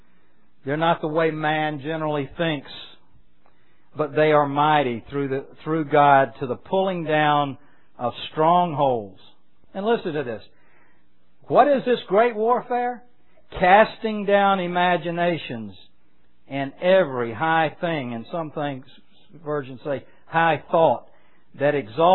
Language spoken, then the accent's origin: English; the South, United States; I know when I grew up in the South, it was the Free Will Baptist